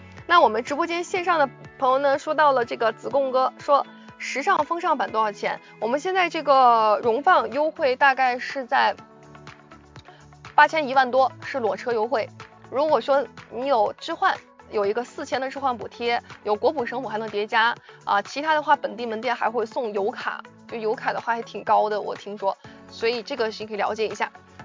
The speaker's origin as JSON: {"language": "Chinese", "region": "Northeast China", "country": "China", "said": "那你说对了，我就是东北人啊，我就是东北的"}